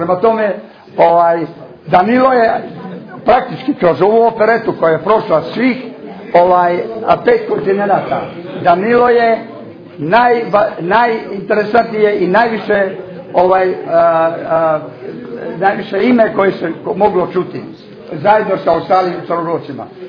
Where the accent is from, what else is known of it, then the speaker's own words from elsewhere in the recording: Montenegro; kod nas u Crnoj Gori nije poznata Hana